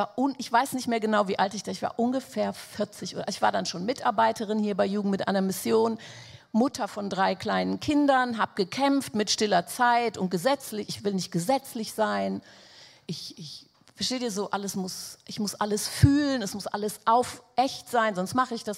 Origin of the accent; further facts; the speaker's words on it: Angola; Also ich komme aus Angola, glaube ich gesagt.